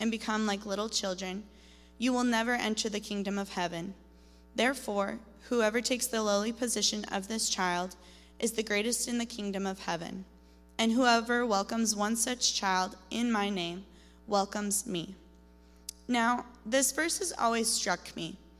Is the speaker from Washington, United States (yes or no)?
yes; Chelan, Washington, United States; I grew up in Chelan, Washington, a small town on the eastern side of the state, with my parents and younger sister, Molly